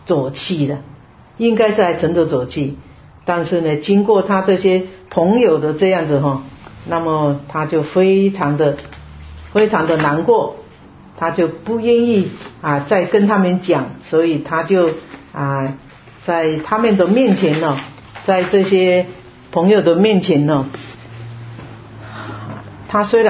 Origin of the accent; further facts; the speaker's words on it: China; 恶人有恶报。我们中国人是这么讲，对不对？